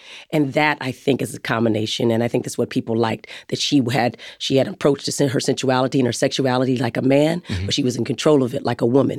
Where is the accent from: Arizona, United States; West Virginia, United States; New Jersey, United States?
Arizona, United States; But I'm a person from Arizona. I grew up in the wild, so it didn't seem so weird to me to ignore the furniture and to ignore the grammar and the periods and the commas.